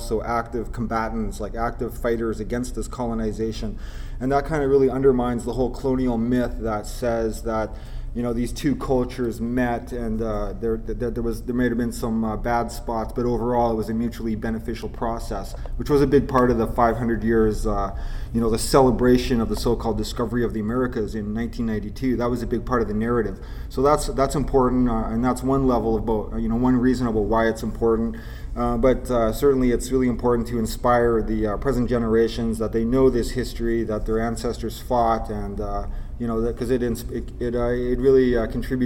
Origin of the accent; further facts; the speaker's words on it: British Columbia, Canada; I'm from the Kwakwaka'wakw Nation, and my people's territory is on northern Vancouver Island in the so-called province of British Columbia.